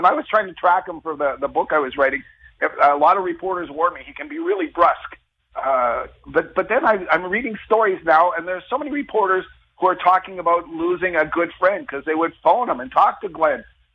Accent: Humboldt, Saskatchewan, Canada; reminiscing about Saskatchewan growing up in Humboldt.

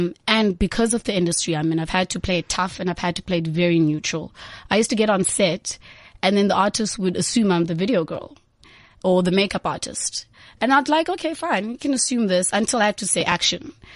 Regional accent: Eastern Cape, South Africa; I'm from originally from the Eastern Cape.

